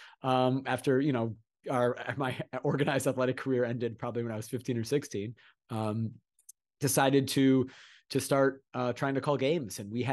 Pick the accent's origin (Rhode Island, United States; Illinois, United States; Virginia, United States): Illinois, United States; Evanston; Yeah, I grew up in Evanston, Illinois, right outside of Chicago. Proud Evanston native.